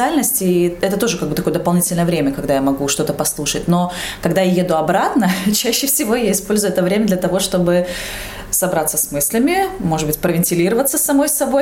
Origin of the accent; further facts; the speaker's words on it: Jelgava, Latvia; now in Riga, Latvia; Елгава мой родной город, я в нем училась, заканчивала школу, потом уже переехала в Ригу, и сейчас, получается, езжу, да, на работу в Елгаву.